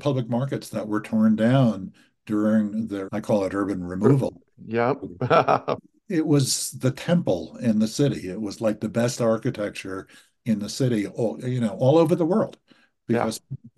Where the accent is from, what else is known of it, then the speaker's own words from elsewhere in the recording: Asheville, North Carolina, United States; was in my hometown. I live outside of Asheville, North Carolina.